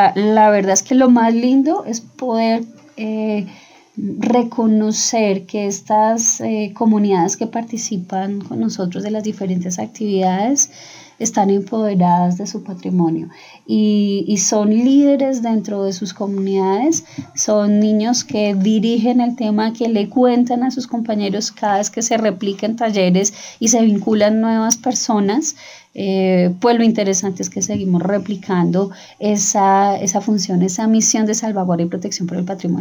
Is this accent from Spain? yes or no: no; Colombia; lo que somos como colombianos